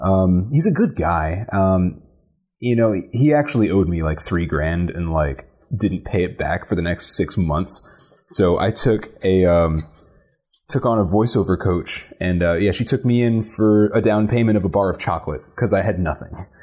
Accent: Atlanta, Georgia, United States; Born and raised in Atlanta, and I'm also a drummer in two bands around the area, and went to school at UGA for sculpture, fine art

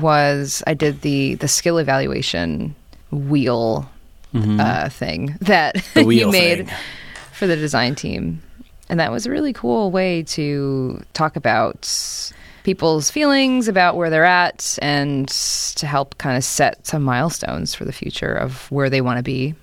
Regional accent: New York, United States; We went to a call center and we're all from New York.

